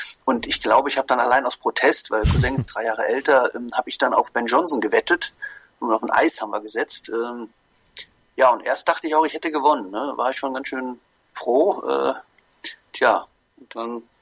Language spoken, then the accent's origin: German; Koblenz, Rhineland-Palatinate, Germany; Ich komme ja ursprünglich aus Koblenz, und da gab es das sogenannte Abendsportfest.